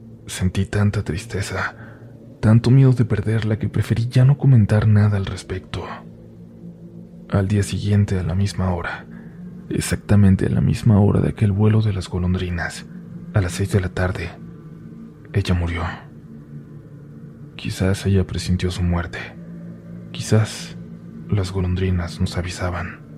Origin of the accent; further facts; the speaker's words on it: Tijuana, Baja California, Mexico; Mi familia y yo somos de Tijuana, Baja California. Tengo 2 hermanos mayores y una hermana menor. Y cuando yo tenía aproximadamente 7 años, nos mudamos a unos departamentos en la colonia Guerrero.